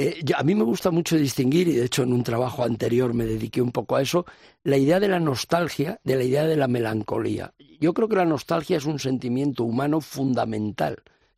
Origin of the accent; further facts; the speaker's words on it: Madrid, Community of Madrid, Spain; Como yo soy un madrileño, como buena parte de los madrileños, hijo o nieto de migrantes, y además de lugares muy dispares de España